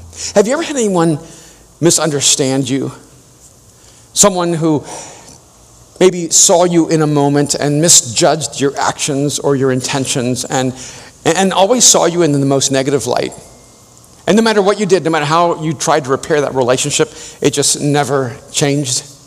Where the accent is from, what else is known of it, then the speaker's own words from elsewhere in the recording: Miami, Florida, United States; I have a friend named Mariano who, when we grew up in Miami, he was from Cuba.